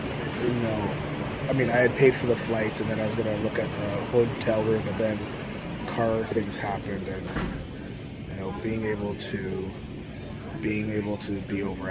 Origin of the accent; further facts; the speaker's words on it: Canada; because I'm Canadian, eh?